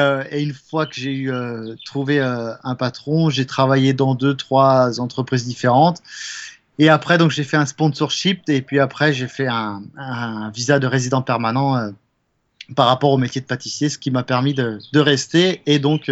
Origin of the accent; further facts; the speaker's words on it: Poitiers, Nouvelle-Aquitaine, France; Je viens de Poitiers, qui est au nord de Bordeaux et au sud de la vallée de la Loire.